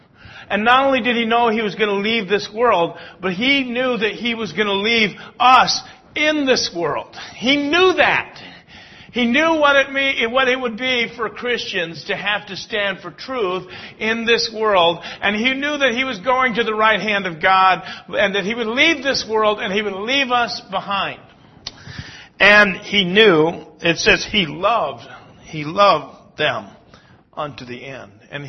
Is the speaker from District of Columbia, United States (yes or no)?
no; Cedar Rapids, Iowa, United States; I'm a pastor from Cedar Rapids, Iowa.